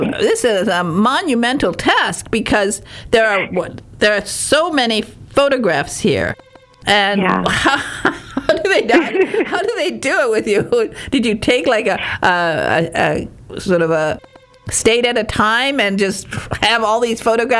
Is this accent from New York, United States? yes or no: no; Michigan, United States; Now, I am from Copper Country, and this was my backyard, so I know that route very well.